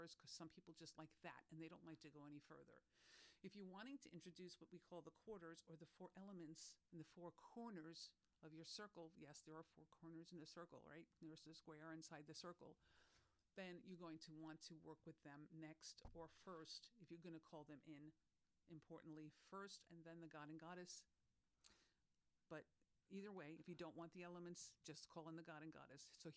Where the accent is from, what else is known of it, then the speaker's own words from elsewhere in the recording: United States; I'm just throwing a million ideas in the soup because I'm an American.